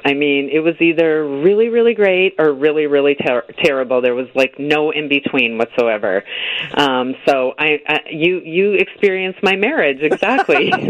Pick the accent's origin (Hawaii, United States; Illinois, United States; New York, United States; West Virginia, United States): Illinois, United States; Waukegan; also born or lived in Zion / Chicago; I was born in Waukegan and lived in Zion, yep, and in and out of Chicago for many years. Many. So it is my hometown, though.